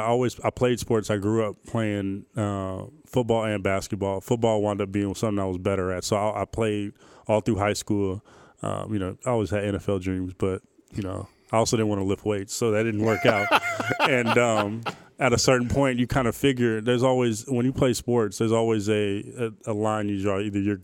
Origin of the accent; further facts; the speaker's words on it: Oakland, California, United States; I'm from Oakland, California. I grew up, just across the bridge from here, we're at in San Francisco.